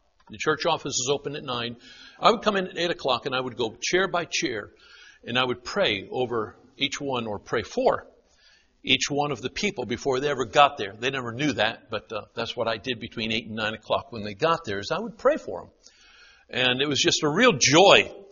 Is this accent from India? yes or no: no; Paraguay; I grew up down in Paraguay, speak fluent Spanish, and I never expected to be here doing anything like this.